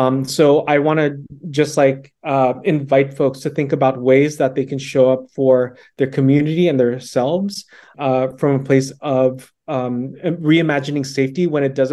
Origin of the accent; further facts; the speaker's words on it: California, United States; ever since I was a little kid, I grew up in California, and we are immigrants to the U.S.